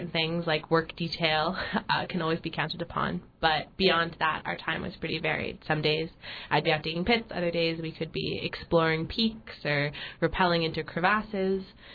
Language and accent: English; Chapel Hill, North Carolina, United States; I'm from Chapel Hill, North Carolina, and I went to college up in Amherst, Massachusetts.